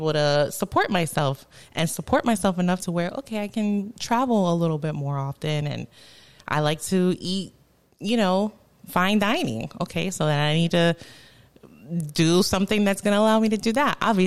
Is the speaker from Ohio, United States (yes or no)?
no; New York City, New York, United States; I mean, I grew up in the Bronx, the projects, moved here thinking I was going to end up in some Beverly Hills 90210.